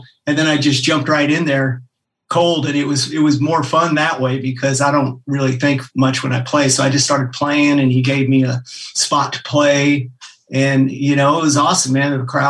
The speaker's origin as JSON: {"language": "English", "town": "Anchorage", "region": "Alaska", "country": "United States", "tie": "born or raised there", "said": "I grew up in Anchorage, Alaska of all."}